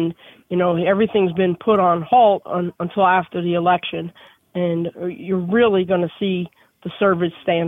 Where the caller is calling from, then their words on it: Harrisburg, Pennsylvania, United States; I'm actually calling from Harrisburg, Pennsylvania.